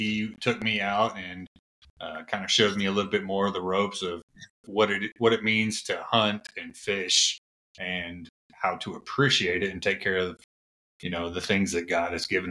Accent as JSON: {"language": "English", "region": "Texas", "country": "United States", "tie": "born or raised there", "said": "I grew up here in North Texas"}